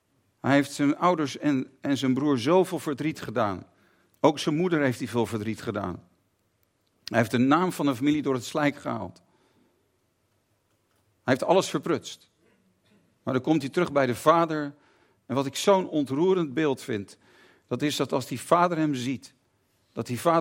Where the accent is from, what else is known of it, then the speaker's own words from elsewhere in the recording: Haarlem, North Holland, Netherlands; En ik had hele goede vrienden in Haarlem en omgeving waar ik ben opgegroeid.